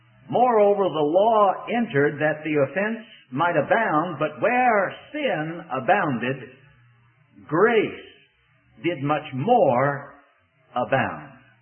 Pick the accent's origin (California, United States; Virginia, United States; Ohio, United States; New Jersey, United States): Virginia, United States; Richmond; it was the latter part of 1954 in my hometown of Richmond, Virginia, that I received Christ as my Savior